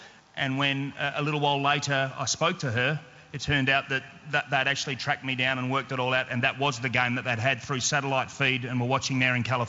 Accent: Western Australia, Australia; also born or lived in Korea; I was born in Korea and through circumstances found myself in the southwest of Western Australia and grew up in a big family.

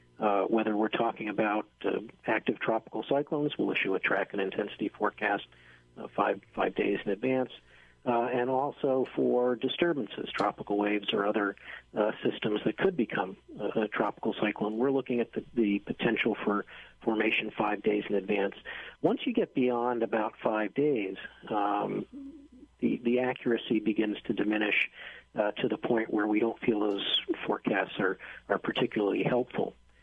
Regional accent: Miami, Florida, United States; I grew up in Miami, and so I had, growing up as a kid in the 60s, a lot of firsthand experience with storms

